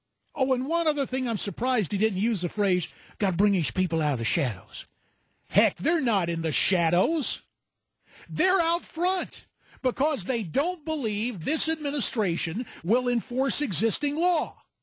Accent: Arizona, United States; this is the gang that took my home state of Arizona to court

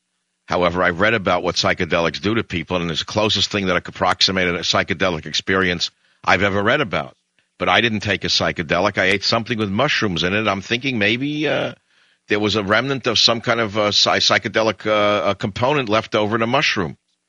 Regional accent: San Francisco, California, United States; And here in my hometown in San Francisco, KNEW

